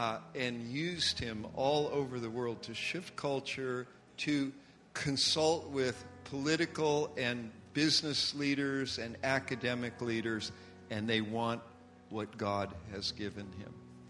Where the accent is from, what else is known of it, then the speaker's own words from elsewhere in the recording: California, United States; You know, after we grew up in California, and that's what all our early Christian experience was there.